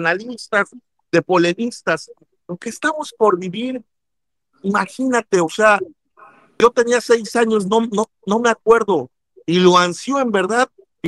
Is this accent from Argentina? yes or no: no; Mexico; nosotros que somos periodistas mexicanos vamos a estar en México con nuestra base